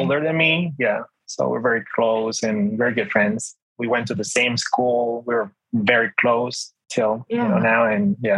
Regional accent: Peru; moved away as an adult; now in Colombia; Well, actually, I'm from Peru, but I've been living here in Colombia for the last 21 years. So I could say I've been here half my life.

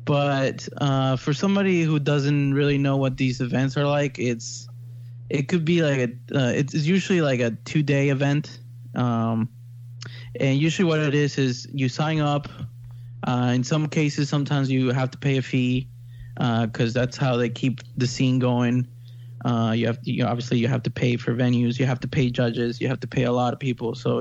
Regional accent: Long Island, New York, United States; I'm actually from Long Island, New York.

